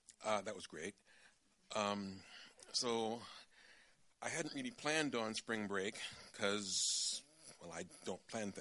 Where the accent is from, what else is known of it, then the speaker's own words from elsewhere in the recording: United States; I'm dirty. I'm American. Demographically, I'm unsuited.